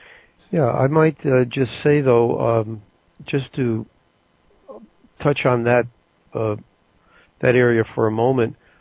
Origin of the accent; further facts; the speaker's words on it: United States; one thing I learned, or we learned, when I was a kid growing up in America and the school systems, etc.